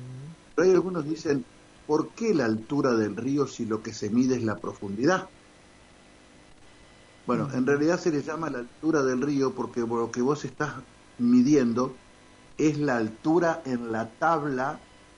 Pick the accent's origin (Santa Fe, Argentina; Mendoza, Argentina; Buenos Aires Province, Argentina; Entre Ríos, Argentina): Entre Ríos, Argentina; Yo no soy de Buenos Aires, yo soy del Entre Ríos, del interior de la provincia.